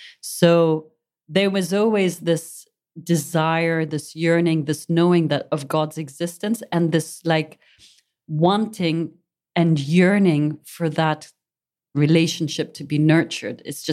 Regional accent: Muscat, Oman; I come from the Zanzibari community, which is much more liberal than perhaps the south of Oman, as an example, at that time.

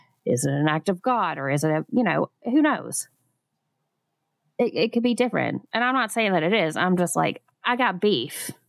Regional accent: Alabama, United States; there is a man, a meteorologist I grew up with in Alabama. Everybody grew up with him.

